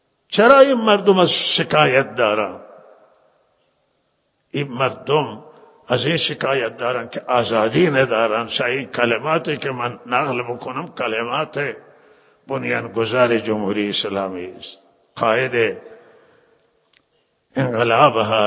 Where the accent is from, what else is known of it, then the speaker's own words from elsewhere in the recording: Iran; همه ما شهروند ایرانی هستیم،